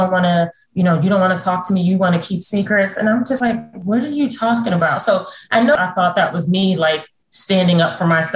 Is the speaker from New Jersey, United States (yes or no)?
yes; New Jersey, United States; So, you know, I'm from New Jersey, and I'm myself a very independent woman.